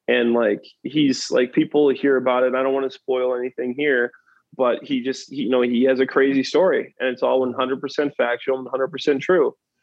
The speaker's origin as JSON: {"language": "English", "region": "East of England", "country": "United Kingdom", "said": "Man, I'm from Essex, and that's how we talk to each other."}